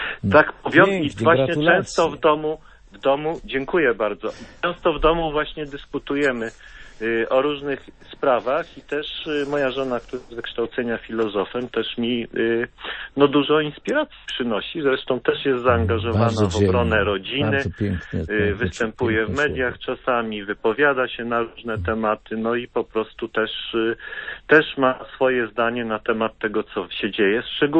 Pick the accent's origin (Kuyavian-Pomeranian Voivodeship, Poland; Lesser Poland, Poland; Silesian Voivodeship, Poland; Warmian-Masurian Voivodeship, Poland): Warmian-Masurian Voivodeship, Poland; Olsztyn; born there; also born or lived in Szczecin; now in Warsaw, Poland; ale urodziłem się w Olsztynie i Olsztyn w sercu noszę